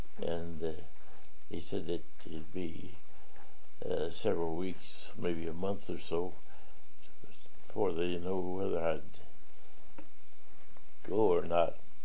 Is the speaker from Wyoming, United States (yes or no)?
yes; Sheridan, Wyoming, United States; Yeah, I was born there, and it was a small town in the northern part of Wyoming